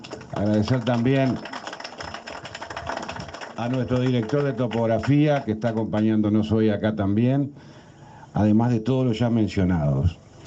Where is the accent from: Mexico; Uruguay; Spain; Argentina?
Uruguay; como un uruguayo más